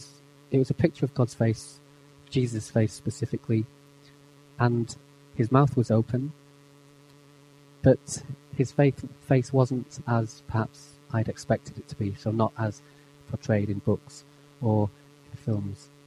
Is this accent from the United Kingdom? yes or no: yes; England, United Kingdom; But then I'm not sure that anybody queues as well as English people do. We're quite good at queuing.